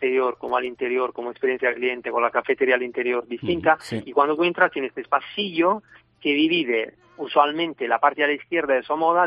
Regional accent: Southern Italy, Italy; Spanish is a second language; now in Spain; soy del sur de Italia, pero vivo ya hace algunos años aquí en España

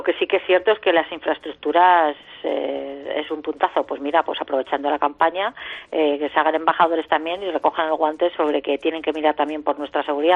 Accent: Castile and León, Spain; yo lo sé porque soy castellano-leonesa

